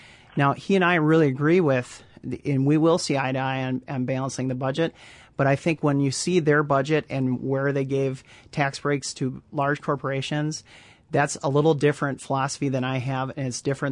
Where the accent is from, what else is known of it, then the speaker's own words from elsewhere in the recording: Bone Lake, Wisconsin, United States; After they were married, they came back to live in Polk County. My sister and I grew up on the shores of Bone Lake.